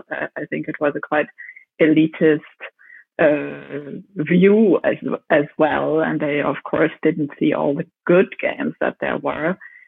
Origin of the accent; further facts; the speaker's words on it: Germany; Well, my upbringing was quite standard for a German girl, I would say. My parents were both teachers, and I was growing up in a small industrial city in southern Germany.